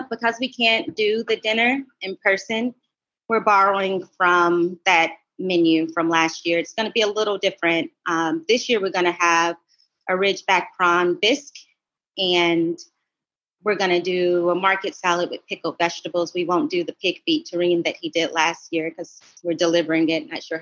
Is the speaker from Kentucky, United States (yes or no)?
yes; Louisville, Kentucky, United States; but I think maybe because where I'm from Louisville, a lot of times the food kind of feels more pan-Southern than anything.